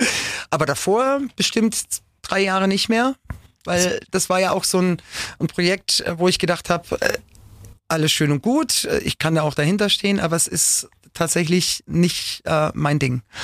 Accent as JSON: {"language": "German", "town": "Bruchsal", "region": "Baden-Württemberg", "country": "Germany", "tie": "born or raised there", "said": "die kam aus Bruchsal, meinem Heimatort"}